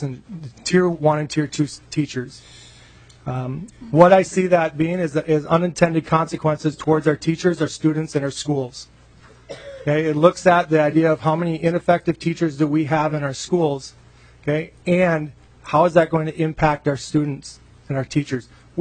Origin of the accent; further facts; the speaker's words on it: Minnesota, United States; also born or lived in Illinois; And then the last 7 years, I've been back here in my home state of Minnesota as the high school principal